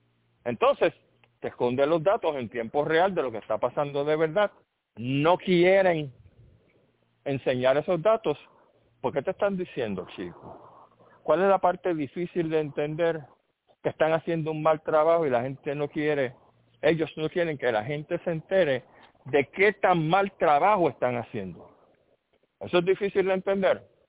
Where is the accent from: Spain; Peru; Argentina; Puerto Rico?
Puerto Rico; Nosotros, como pueblo puertorriqueño, nos dijeron las cosas que yo les acabo de decir.